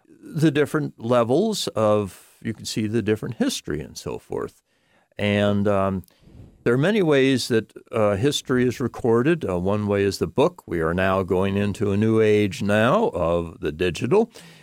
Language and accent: English; Los Angeles, California, United States; My background is I was born in Los Angeles, the home of everything new, and my parents were architectural and modern art freaks.